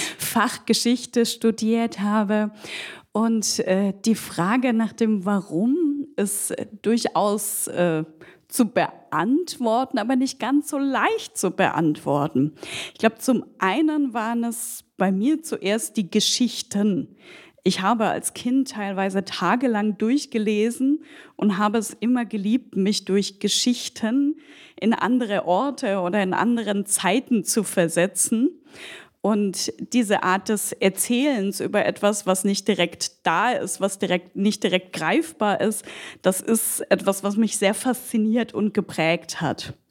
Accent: West Germany, Germany; also ich bin in Westdeutschland aufgewachsen in den 80ern, war das östliche Europa wirklich sehr weit weg.

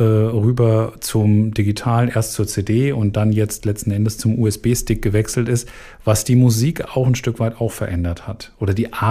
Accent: Frankfurt, Hesse, Germany; habe tatsächlich von Frankfurt aus, wo ich aufgewachsen bin, die Entwicklung der Szene mehr oder weniger von Anfang an mitverfolgen können.

